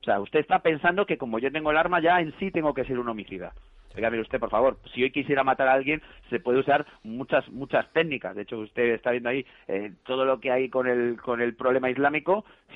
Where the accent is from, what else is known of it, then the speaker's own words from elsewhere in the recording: Spain; nosotros somos usuarios, somos españoles, pagamos nuestros impuestos